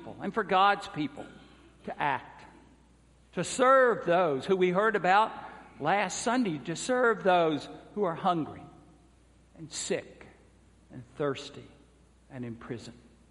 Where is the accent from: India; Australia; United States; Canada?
United States; Georgia; the Cherokee Nation from my home state of Georgia to Oklahoma